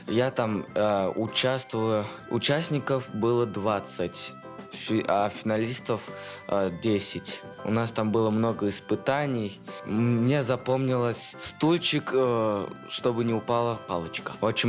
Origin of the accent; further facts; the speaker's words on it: Yelets, Lipetsk Oblast, Russia; я из Ельца.